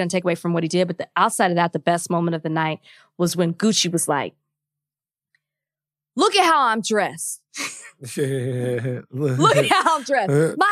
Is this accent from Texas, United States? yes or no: yes; Texas, United States; unlike other governors, like in my home state of Texas